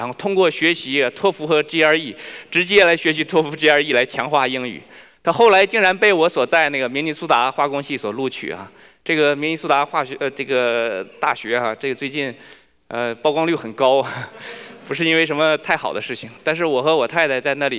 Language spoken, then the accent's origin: Chinese; China; moved away as an adult; now in United States; 我个人是1999年从中国大陆移民到美国。